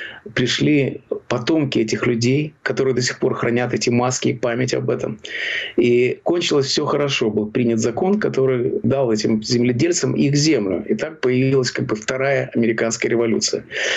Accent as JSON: {"language": "Russian", "country": "Russia", "moved": "yes", "lives_now": "United States", "said": "Потому что я из России и знаю, чего это стоит."}